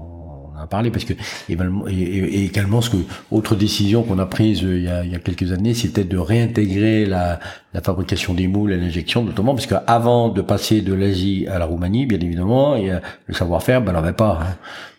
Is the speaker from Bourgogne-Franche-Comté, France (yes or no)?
yes; Saint-Claude, Bourgogne-Franche-Comté, France; born there; Je suis né à Saint-Claude, effectivement. L'attachement au Jura, si vous voulez, bon, de toute façon, on est né là.